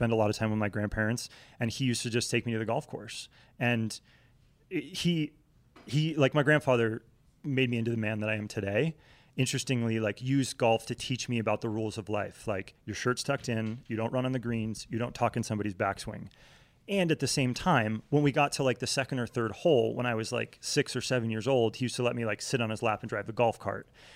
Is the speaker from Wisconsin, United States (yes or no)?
no; Vermont, United States; also born or lived in Connecticut; Like growing up in New England, right? Like I was born in Connecticut, grew up in Vermont.